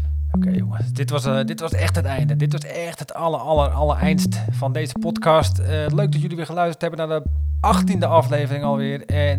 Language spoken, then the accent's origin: Dutch; Heerhugowaard, North Holland, Netherlands; Ja, dan ging ik een bos rozen kopen, ergens bij een rozenkwekerij, bij ons in Herugowaard.